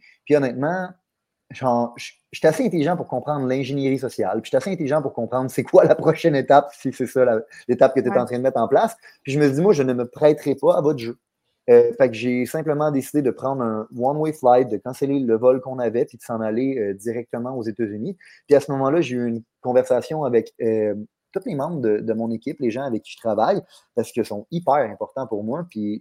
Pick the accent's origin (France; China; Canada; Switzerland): Canada; now in United States; je me suis dit, je suis peut-être plus américain que je suis canadien. Puis honnêtement, je me sens tellement bien ici.